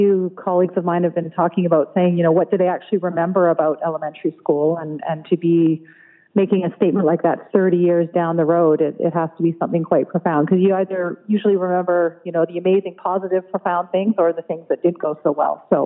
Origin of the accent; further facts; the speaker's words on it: Burnaby, British Columbia, Canada; that's near and dear to my heart growing up in Burnaby and remembering when he ran.